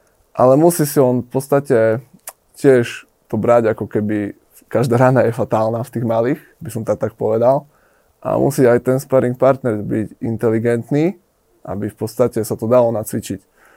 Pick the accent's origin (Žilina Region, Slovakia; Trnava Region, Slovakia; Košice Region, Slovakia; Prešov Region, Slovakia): Prešov Region, Slovakia; Prešov; V podstate ja aj preto som ostal na tom východe, že tým pádom, že tam žiaden gym nebol ako u nás v Prešove, tak som otvoril vlastný